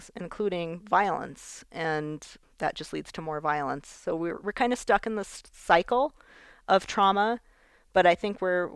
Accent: Española, New Mexico, United States; when I was growing up in Española, the definition of success was leaving, at least, you know, to Albuquerque.

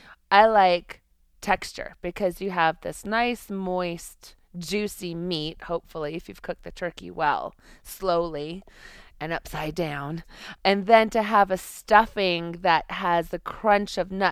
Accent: Santa Fe, New Mexico, United States; You know, I grew up in Santa Fe, so like there is no holiday meal without some form of chili in the cocktails and in the food.

